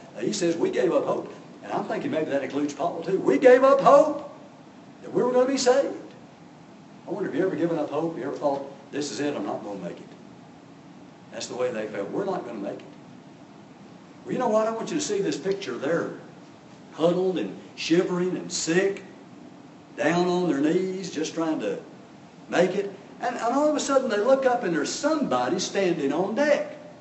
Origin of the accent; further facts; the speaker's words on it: Houston, Texas, United States; I grew up in Houston, not far from the ocean, the Gulf of Mexico. We never went offshore fishing.